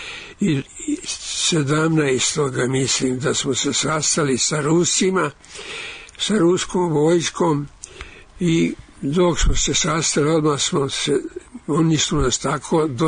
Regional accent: Vojvodina, Serbia; also born or lived in Lika, Croatia; i onda iz Like došli smo u Banat. U Banatu smo odrasli. Nas je bilo devetero dece, sedam braće i dve sestre. U selu Miletićevo, to je bio onda srez Jaša Tomić

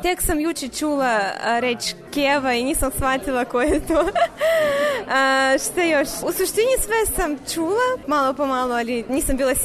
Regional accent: Kazakhstan; Serbian is a second language; Iz Kazahstana sam.

